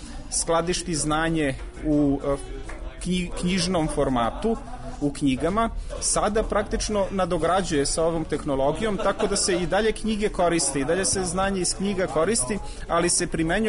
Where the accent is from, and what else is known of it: Serbia